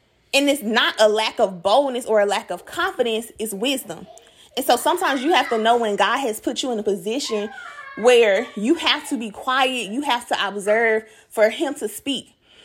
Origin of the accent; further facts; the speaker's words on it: Memphis, Tennessee, United States; I'm from North Memphis, okay? I want the hood music.